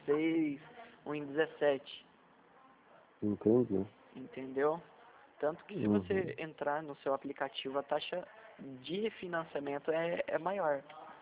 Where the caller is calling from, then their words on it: São José dos Campos, São Paulo, Brazil; Eu falo de São José dos Campos